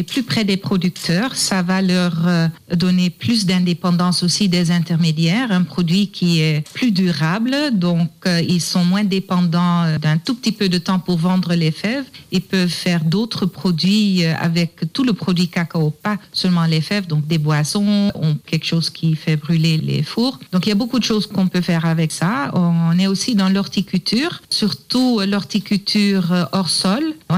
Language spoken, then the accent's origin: French; Netherlands; La plupart des fèves de cacao d'ici partent chez nous, aux Pays-Bas.